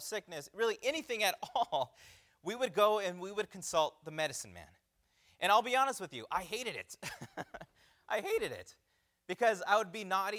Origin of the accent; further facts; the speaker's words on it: United States; grew up on the Navajo Reservation. I got saved at the age of 12. Now, my life before I got saved, I grew up really in Native American tradition, in the Native American views.